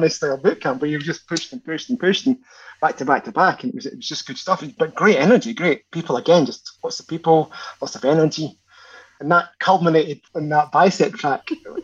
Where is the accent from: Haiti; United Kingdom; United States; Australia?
United Kingdom; Glasgow, Scotland; taught this thing to a room packed full of instructors back in Glasgow, my home country, the whole thing.